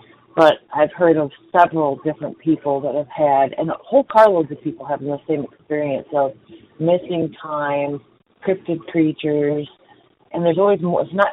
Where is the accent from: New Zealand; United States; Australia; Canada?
United States; Florida; I'm from Florida.